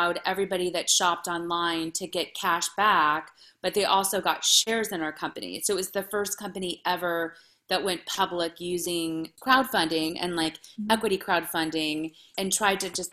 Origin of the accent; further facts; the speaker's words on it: Los Angeles, California, United States; So I was born and raised in Los Angeles. My sister went to USC, so go Trojans.